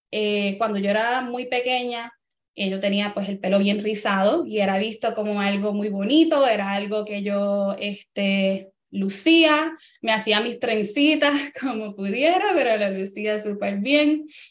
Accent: Carolina, Puerto Rico; yo me crié en Carolina, Puerto Rico, una familia pudiente. Mis padres son médicos dominicanos. Mi papá es un hombre negro, mi mamá es una mujer blanca y tengo una hermana mayor negra.

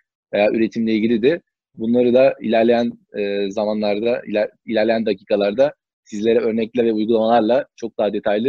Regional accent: Denizli, Turkey; Denizliyim ama eğitim hayatım hep Denizli dışında geçti.

